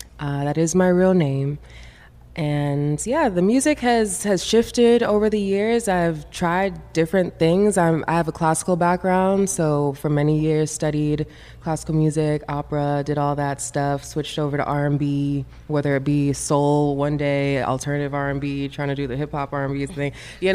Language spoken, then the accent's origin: English; New York City, New York, United States; now in New Orleans, United States; So I'm originally from the Bronx, New York. Found my way down to New Orleans by way of Loyola University.